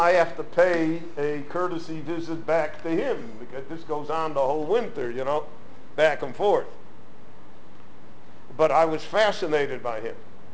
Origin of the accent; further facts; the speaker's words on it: Chicago, Illinois, United States; And I'm from Chicago. I don't know anything about this